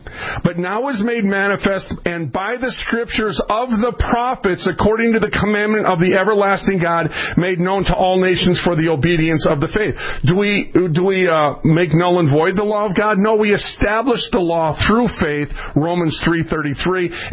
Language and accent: English; Minneapolis, Minnesota, United States; I was raised in North Minneapolis. I moved 37 times from Minneapolis, St. Paul, back and forth.